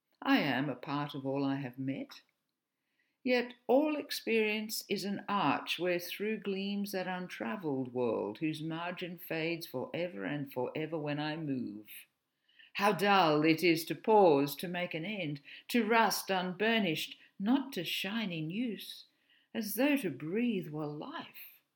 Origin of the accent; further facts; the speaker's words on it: Australia; As an Australian, I am aware of many stories about children lost in the bush.